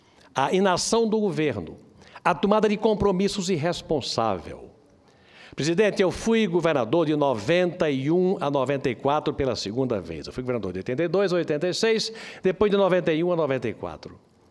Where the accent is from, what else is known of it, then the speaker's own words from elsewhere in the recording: Brazil; Eu me senti, como brasileiro, diminuído, meio humilhado.